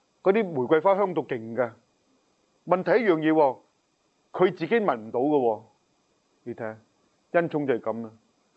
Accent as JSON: {"language": "Cantonese", "country": "China", "said": "佢知道我都係其中一個即係中國嘅神父去接納佢"}